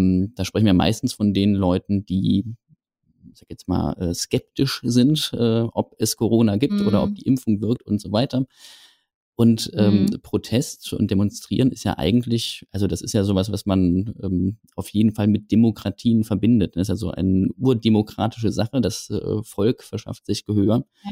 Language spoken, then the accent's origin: German; Germany; born there; ich bin zu einer Zeit geboren in Westdeutschland. Also ich habe mein ganzes Leben in einer Demokratie verbracht.